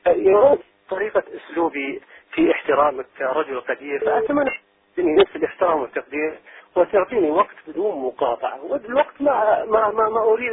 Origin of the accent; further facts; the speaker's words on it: Mecca, Makkah Province, Saudi Arabia; أنا من مكة المكرمة، من أظهر بقاع الأرض على الإطلاق.